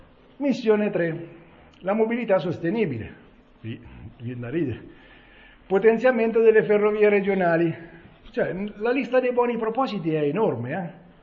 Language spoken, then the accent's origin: Italian; Umbria, Italy; la piccolissima Umbria, e lo dico con orgoglio da umbro, grossissimi problemi non ne crea.